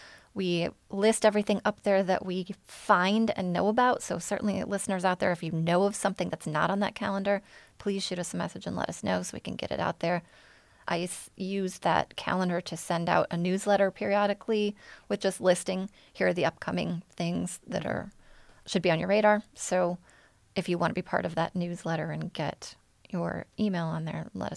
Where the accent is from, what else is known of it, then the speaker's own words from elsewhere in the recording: Ohio, United States; So I'm not the Meat Man from Nebraska. I am the poet from Ohio.